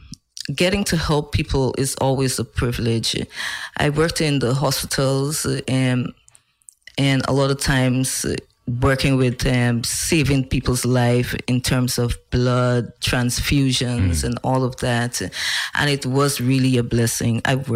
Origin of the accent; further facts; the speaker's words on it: New Amsterdam, East Berbice-Corentyne, Guyana; moved away as an adult; now in Sint Maarten; Amsterdam, Guyana, and I was born in a small little village within that town called East Kanji Burbies. And I moved from New Amsterdam in the early 90s and came to St. Martin.